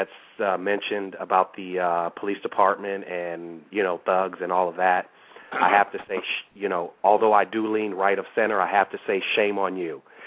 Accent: St. Paul, Minnesota, United States; now in Los Angeles, United States; And I'm from Minnesota. I'm from St. Paul.

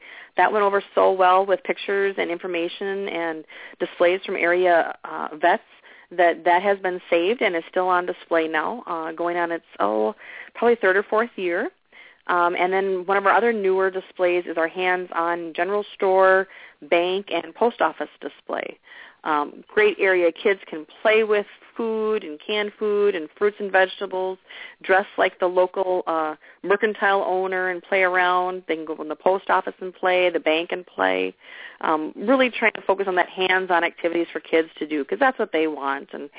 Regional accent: Walnut Grove, Minnesota, United States; My hometown was on TV once a week. That's cool. Not a lot of kids can say that.

